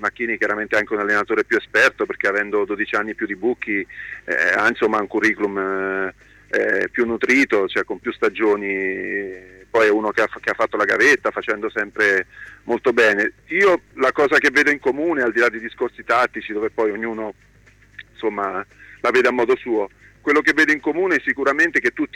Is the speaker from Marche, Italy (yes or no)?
yes; Ancona, Marche, Italy; io sono nato in Ancona il 26 marzo di quasi 50 anni fa, perciò tra 3 giorni compio 50 anni